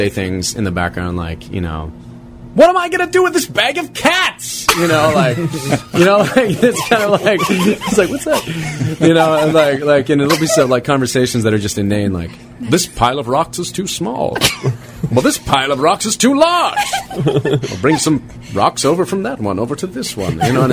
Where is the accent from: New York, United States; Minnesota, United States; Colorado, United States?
Colorado, United States; also born or lived in Central California / Massachusetts; Kind of did a lot of the growing up in Colorado, a lot of the formative years, high school stuff, like in Colorado.